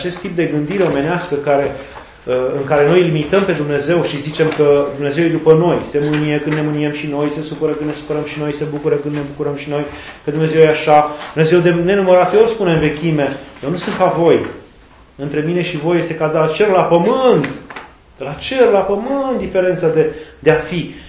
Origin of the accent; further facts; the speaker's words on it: Lupeni, Hunedoara County, Romania; Eram din Lupen și mergeam la Vulcan